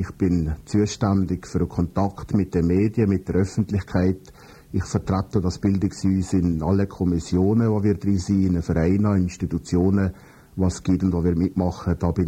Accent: Bürchen, Valais, Switzerland; Ich bin in Birchow aufgewachsen und habe da Schule besucht. Nachher jetzt Fisch die Orientierungsschule. Das Kollegium in Brieg, ich habe dann 1984 Matura gemacht, bin nach Freiburg gegangen, habe 5 Jahre in Freiburg Theologie studiert

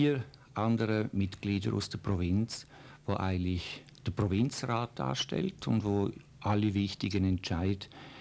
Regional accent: Basel, Basel-Stadt, Switzerland; also born or lived in Vorarlberg; ich bin ein Schweizer, ich bin eigentlich ein Basler. Aber von der Sprache her habe ich manchmal Schwierigkeiten, wenn also die Leute mich an einen Ort fixieren. Und das ist von dort her gekommen, weil ich so lange im Vorarlberg war

